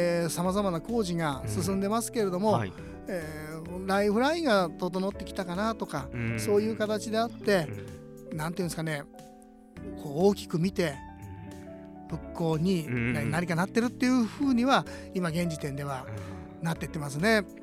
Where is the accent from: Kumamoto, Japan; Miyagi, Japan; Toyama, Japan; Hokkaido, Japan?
Miyagi, Japan; やっぱり地元の宮城県の花火業者さんに勤めていたんですけども